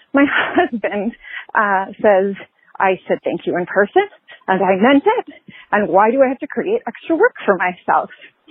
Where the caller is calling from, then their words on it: Pittsburgh, Pennsylvania, United States; I am from Pittsburgh, but I'm currently walking my friend's dog here in Atlanta where I'm on vacation